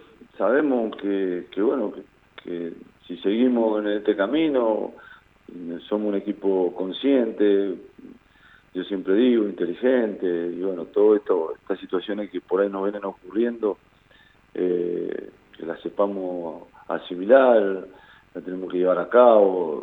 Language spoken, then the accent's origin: Spanish; Mendoza, Argentina; somos prácticamente todos mendocinos